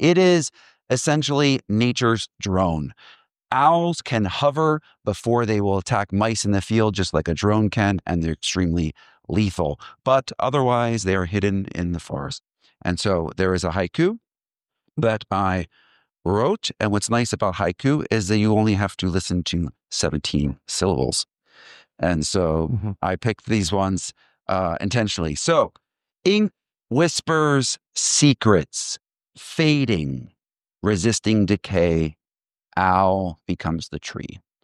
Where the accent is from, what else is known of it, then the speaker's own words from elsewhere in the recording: Colorado, United States; And so the thing you should know that I'm from Colorado. In Colorado, we have aspen trees.